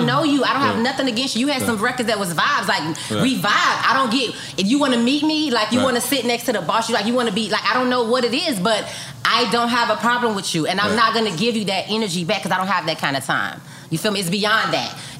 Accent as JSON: {"language": "English", "town": "Miami", "region": "Florida", "country": "United States", "said": "but then I'm from Liberty City, Miami, Florida."}